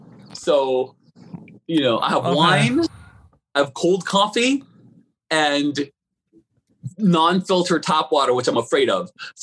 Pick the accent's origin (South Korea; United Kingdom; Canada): South Korea; English is a second language; also born or lived in San Francisco; now in Los Angeles, United States; I'm from San Francisco. Well, I'm originally from Korea, you know, South Korea.